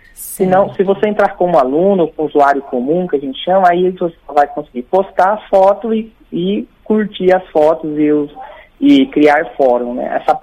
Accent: Mato Grosso do Sul, Brazil; nós somos do Cerrado, né, aqui no Mato Grosso do Sul.

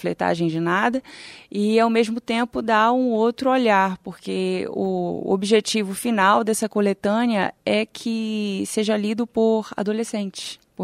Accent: Belém, Pará, Brazil; born there; na região, né, onde eu nasci, na cidade onde eu nasci, em Belém.

